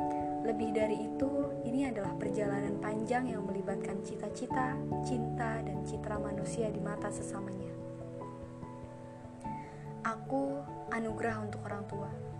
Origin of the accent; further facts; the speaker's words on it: Jakarta, Indonesia; born there; Aku lahir di Jakarta 25 Agustus 2000. Dan sekarang aku tinggal di daerah ibu kota Jakarta.